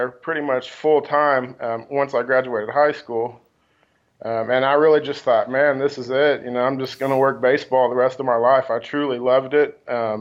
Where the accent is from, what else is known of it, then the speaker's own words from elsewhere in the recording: Kansas City, Missouri, United States; I grew up here in Kansas City, right on the east side.